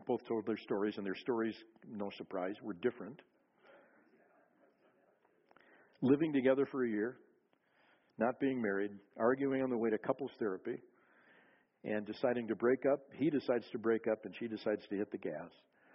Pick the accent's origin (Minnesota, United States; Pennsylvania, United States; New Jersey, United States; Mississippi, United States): Minnesota, United States; this woman I read about this past week from my home state of Minnesota.